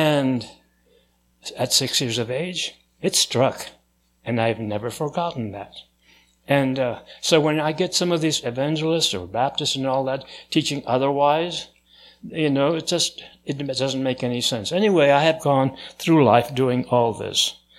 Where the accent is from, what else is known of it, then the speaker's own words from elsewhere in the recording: California, United States; born there; I was born in Napa Valley to immigrants. My mother was from Catalonia, Spain, and my father was from Provence.